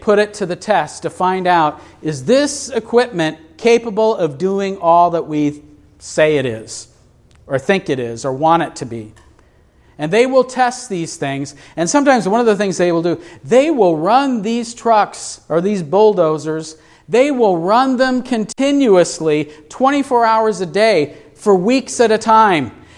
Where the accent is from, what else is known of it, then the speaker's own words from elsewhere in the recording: Peoria, Illinois, United States; I'm originally from Peoria, downstate.